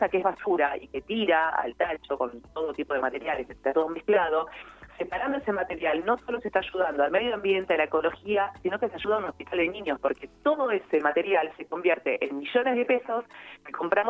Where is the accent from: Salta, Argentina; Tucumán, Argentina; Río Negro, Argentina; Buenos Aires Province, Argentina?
Buenos Aires Province, Argentina; San Martín; Hablo así porque yo soy del partido de San Martín.